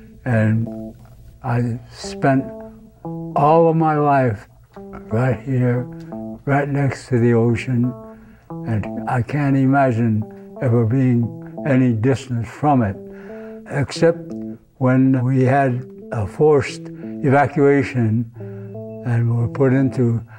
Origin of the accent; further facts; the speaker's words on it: Monterey, California, United States; born there; I was born in Monterey, about a half a block from the entrance to the aquarium now, but that was in March the 7th, 1919.